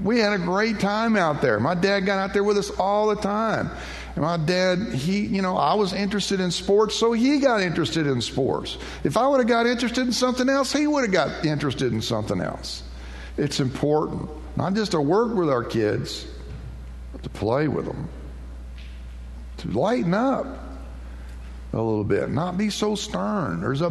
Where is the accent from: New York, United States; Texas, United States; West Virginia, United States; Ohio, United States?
Texas, United States; Houston; I remember growing up on Dover Street in Houston, our house was next to a huge vacant lot.